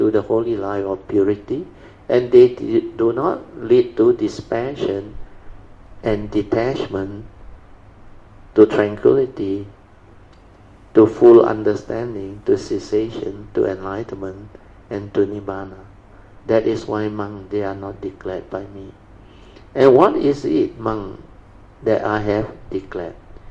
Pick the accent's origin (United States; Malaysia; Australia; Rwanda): Malaysia; from Malaysia and am new to your group